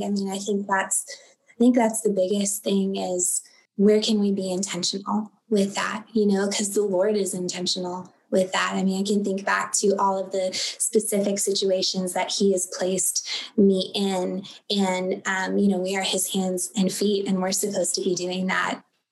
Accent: Tampa, Florida, United States; I'm from Tampa, Florida. Tampa is a wonderful place. It is such a melting pot of culture and diversity

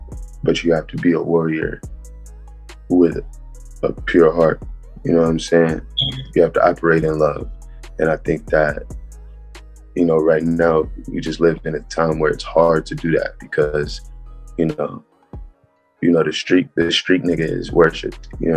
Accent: St. Louis, Missouri, United States; I'm from St. Louis, Missouri.

